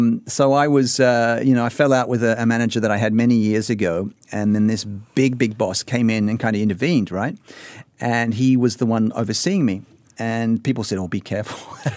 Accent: Australia; Well, I am from Australia.

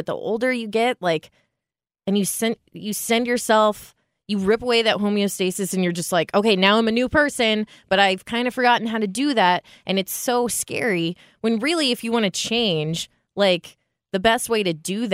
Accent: Illinois, United States; I'm from Illinois, too, and I'm sure it's not just that, but it's like small town mentality.

